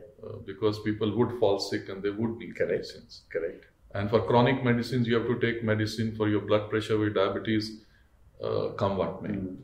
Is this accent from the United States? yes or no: no; India; I was from India